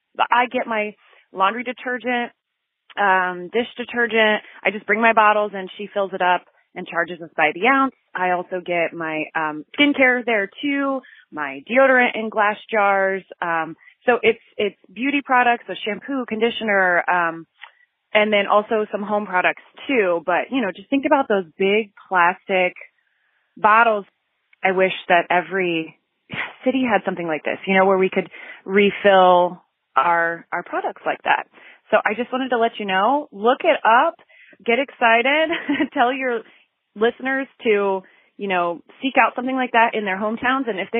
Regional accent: Dayton, Ohio, United States; I'm from the Dayton, Ohio area

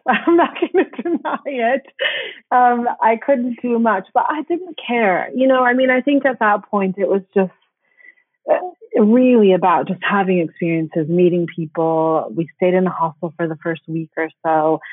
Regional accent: Florida, United States; And so I'm originally from Florida in the States, and I didn't get the opportunity to study abroad in college.

